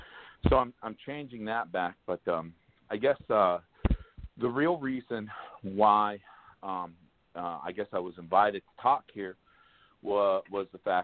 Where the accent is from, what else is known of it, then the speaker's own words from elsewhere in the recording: Igbeaut, South Dakota, United States; I'm here from Igbeaut, South Dakota.